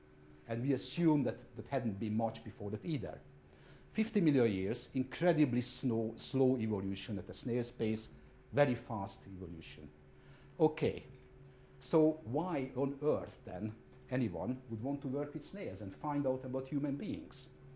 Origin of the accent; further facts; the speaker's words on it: Hungary; in my home country, Hungary. When we go home, we also see Trabants.